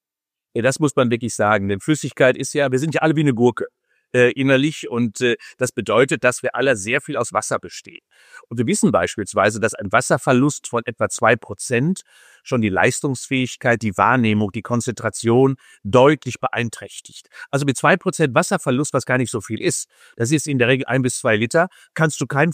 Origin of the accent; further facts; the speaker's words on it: Rhineland, Germany; born there; Ich bin ja im Rheinland geboren, sozusagen, und bin so ein bisschen Zwitter zwischen Schwarz-Gelb. Ich bin also ein bisschen Dortmunder auch